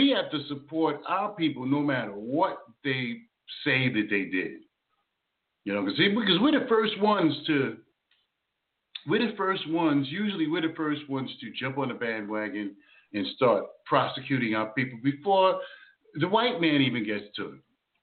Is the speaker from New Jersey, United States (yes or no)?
yes; Jersey City, New Jersey, United States; I grew up in Jersey City, and back in the day, Jersey City was very... Where I lived at in Jersey City, Montgomery Street, Brunswick, down by the old Dixon Pencil Factory, down there.